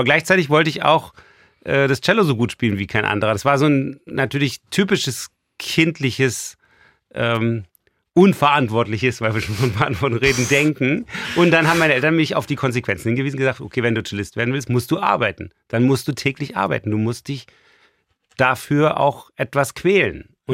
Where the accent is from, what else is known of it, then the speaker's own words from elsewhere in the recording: East Berlin, Berlin, Germany; ich bin ja auch in Preußen groß geworden, also in Ost-Berlin.